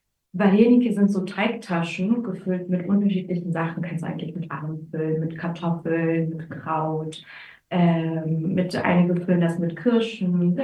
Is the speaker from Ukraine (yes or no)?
yes; Ukraine; Wir haben bei uns in der Ukraine noch, also ganz verbreitet in vielen Teilen der Ukraine, Kuta.